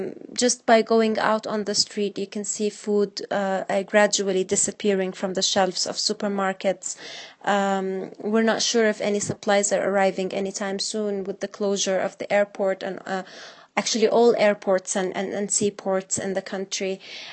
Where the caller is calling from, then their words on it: Sanaa, Yemen; I'm speaking from Sana'a, Yemen.